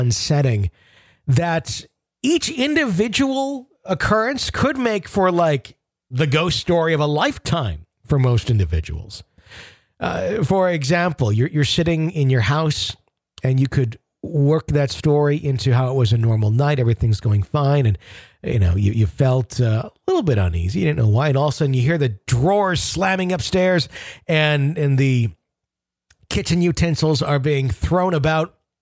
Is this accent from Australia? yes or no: no; Sweden; I'm from Sweden, and my dad grew up in a village up north.